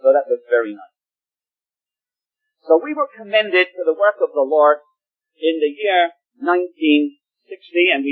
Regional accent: Plymouth, South West England, United Kingdom; So I am a Plymouthian. I was born in Plymouth. I was brought up in Plymouth during the war, the early part of the war. We were bombed out in Plymouth.

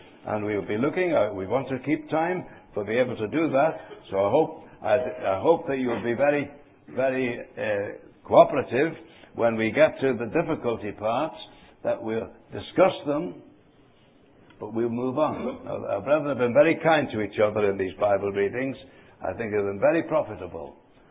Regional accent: Liverpool, North West England, United Kingdom; born there; I was born in Liverpool, a seaport

